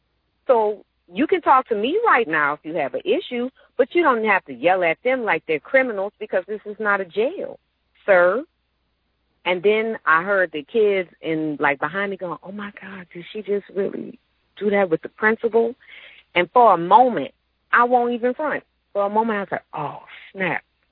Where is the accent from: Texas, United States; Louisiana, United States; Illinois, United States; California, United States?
Louisiana, United States; New Orleans; It could be because I'm from New Orleans and my ancestors really lived through me in that way.